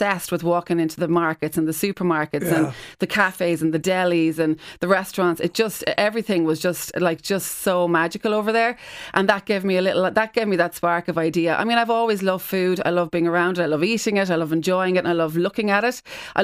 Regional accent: Galway, Connacht, Ireland; now in Meath, Ireland; So proud to have my restaurants in Dublin, obviously in my hometown in Galway as well. But I'm delighted. I live in Meath as well.

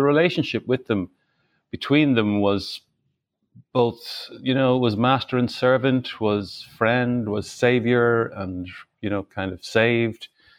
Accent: Dublin, Leinster, Ireland; also born or lived in Sligo; I spent most of my life in Dublin, you know.

